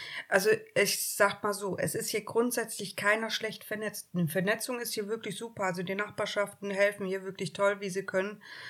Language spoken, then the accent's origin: German; Cologne, North Rhine-Westphalia, Germany; born there; now in Sylt, Germany; Gebürtig bin ich aus Köln.